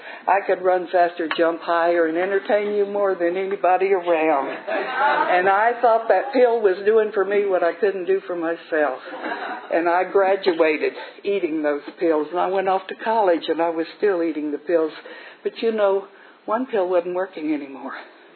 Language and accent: English; Texas, United States; born there; I was born in South Texas. My mother was Southern Baptist, very devoted, very caring, devoted mother.